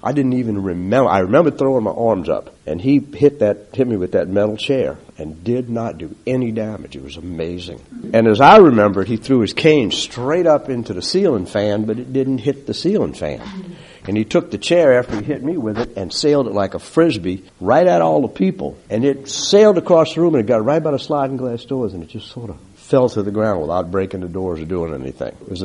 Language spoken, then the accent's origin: English; Slidell, Louisiana, United States; also born or lived in New Orleans; and I really enjoyed growing up in Slidell. Went to Slidell Grammar, Slidell Junior High, Slidell High School, graduated in 63. When we were in New Orleans, attended Catholic school, Catholic church, and then we moved over here.